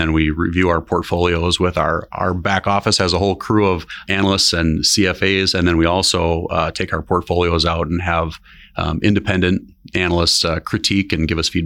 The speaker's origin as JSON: {"language": "English", "town": "Adams Friendship", "region": "Wisconsin", "country": "United States", "tie": "born or raised there", "said": "My partner Katie and I are actually both small town Wisconsin kids. I was born and raised in Adams Friendship, and she was from Stratford, you know, just down the road."}